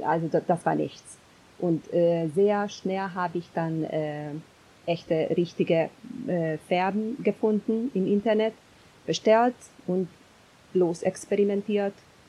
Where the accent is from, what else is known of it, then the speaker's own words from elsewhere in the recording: Hungary; moved away as an adult; now in Germany; Ja, ich bin in Ungarn geboren, aufgewachsen und seit beinahe 5 Jahren wohne ich hier in Deutschland.